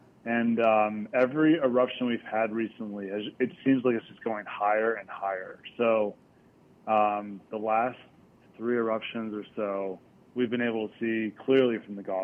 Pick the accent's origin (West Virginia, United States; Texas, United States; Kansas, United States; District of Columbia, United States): Texas, United States; Austin; You know, I grew up in Austin, Texas. I was a kid that was dropped off at the local municipal golf course for my mom.